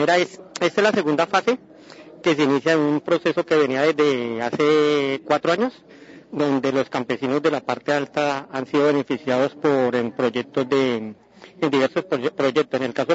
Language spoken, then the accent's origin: Spanish; Acacías, Meta, Colombia; soy de Acacías